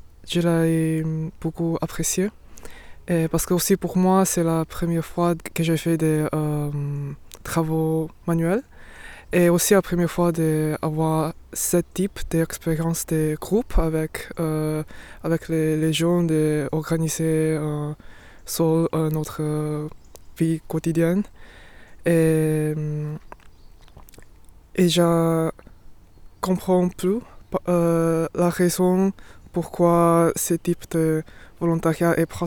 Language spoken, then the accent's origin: French; Rome, Lazio, Italy; Je viens d'Italie, à Rome.